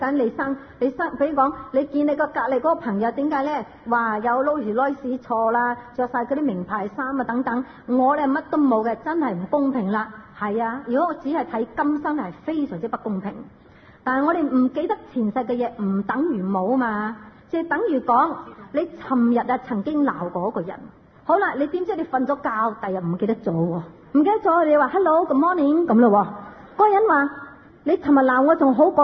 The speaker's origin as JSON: {"language": "Cantonese", "country": "China", "said": "拜祖先系我哋中国有一种美德，我哋中国人咧就所谓饮水思源啊"}